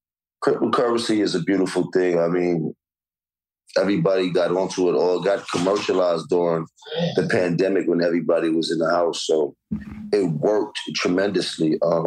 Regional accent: New York City, New York, United States; And I'm from Harlem. All you learned about was hustling when you're Harlem.

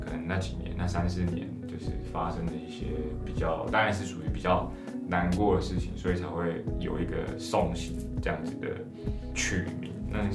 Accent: Taiwan; 那其实我是客家的，但是我不会讲客家话，因为我爸爸也不会。那至少我是台湾人嘛

